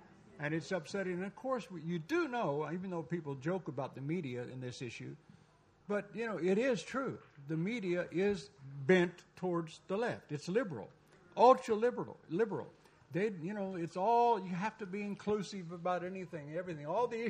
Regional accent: United States; Like, I know I'm an American. Hallelujah, I'm an Amer

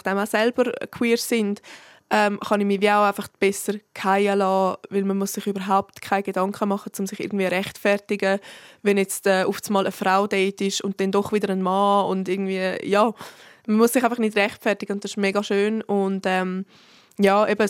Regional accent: Graubünden, Switzerland; now in Zurich, Switzerland; würde ich mich überhaupt noch als Bündnerin bezeichnen? I don't know. Das ist das andere. Fair. Ich sage mal, meine Wurzeln sind da auf jeden Fall, das kann ich nicht lügen. Aber in Zürich fühle ich mich einfach schon viel freier und wohler.

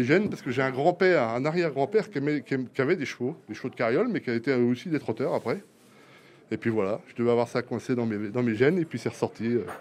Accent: Normandy, France; Je suis normand, je suis à 3 km de Bayeux, dans le Calvados.

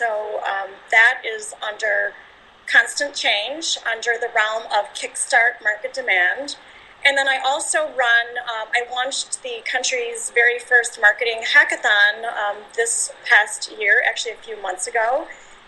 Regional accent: Chicago, Illinois, United States; Okay, I'm actually from Chicago, Illinois

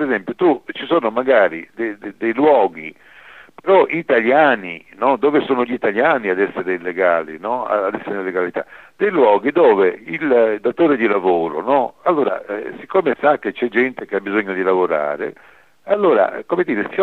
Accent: Southern Italy, Italy; Come avveniva nel mio sud, quando ero bambino, il mio paese era proprietà di una diecina, 10-12, diciamo, latifondisti

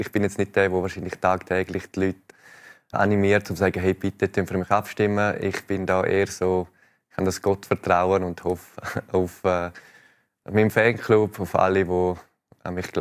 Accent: Graubünden, Switzerland; Es ist für mich so etwas vom Grössten, was man als Bündner erreichen kann.

